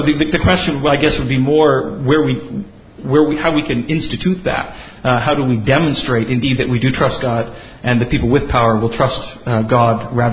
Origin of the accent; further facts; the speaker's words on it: United States; Because as an American, I can, you know, confess that one thing that we Americans are not good at is trusting the rest of the world.